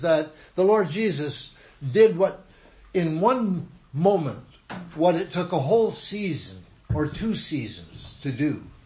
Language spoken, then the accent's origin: English; British Columbia, Canada; born there; Where I was born in the Okanagan Valley, there's a lot of vineyards up there now.